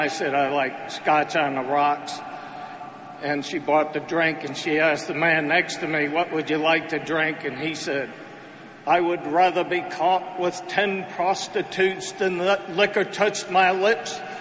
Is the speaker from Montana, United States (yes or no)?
no; New York, United States; But anyhow, I grew up in New York, and by the time I was 15... I was from Long Island, but I worked in the city.